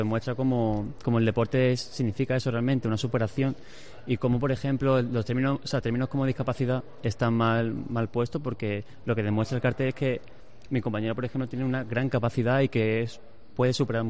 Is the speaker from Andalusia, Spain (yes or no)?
yes; Malaga, Andalusia, Spain; es que yo soy de Málaga y no tiene esa nueva ventana, ¿no?